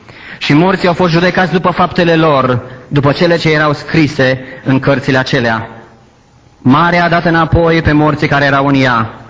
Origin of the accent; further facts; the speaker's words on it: Romania; Cei care am crescut în România, care am crescut măcar 20 de ani în România, cei care ați crescut la fel ca și mine